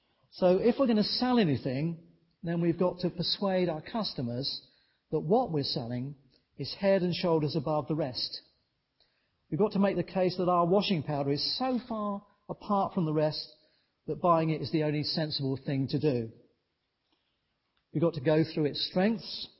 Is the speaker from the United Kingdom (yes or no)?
yes; United Kingdom; Even us as British do have those times, don't we?